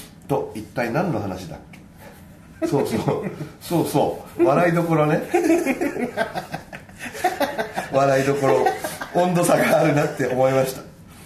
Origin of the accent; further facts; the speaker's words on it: Kansai, Japan; 片やおしゃれな関東人、こっちはベタベタな関西人ですから